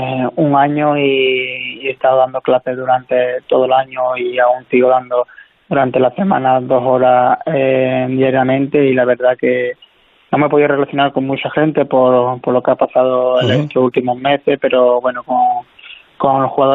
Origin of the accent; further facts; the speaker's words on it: Spain; moved away; No, aquí la medida no ha sido tan severa como en España. He tenido contacto con gente de mi pueblo, que han estado hasta el ejército ahí en la calle para que no pudieran salir.